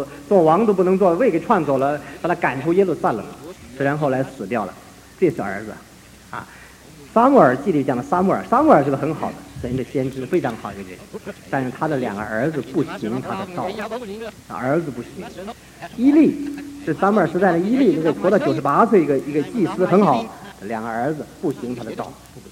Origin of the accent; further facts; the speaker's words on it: China; 我们中国人讲的最好，这个有无得失的事情最好啊。